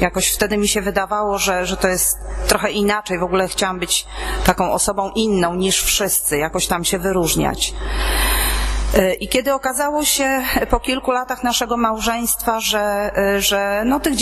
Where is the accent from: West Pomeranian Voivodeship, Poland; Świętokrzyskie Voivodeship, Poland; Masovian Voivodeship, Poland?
West Pomeranian Voivodeship, Poland; Darłowo; bo jesteśmy z Darłowa.